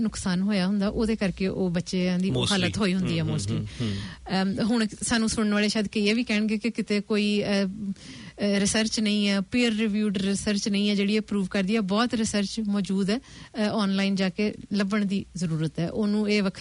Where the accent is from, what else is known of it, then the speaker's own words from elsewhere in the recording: Sarawan Bodla, Punjab, India; ਮੈਂ ਮਲੋਟ ਮੰਡੀ ਨੇੜਲੇ ਪਿੰਡ ਸਰਾਵਾਂ ਬੋਦਲਾਂ ਦਾ ਜੰਮਪਲ ਹਾਂ। ਮੇਰੀ ਉਮਰ 69 ਸਾਲ ਹੈ।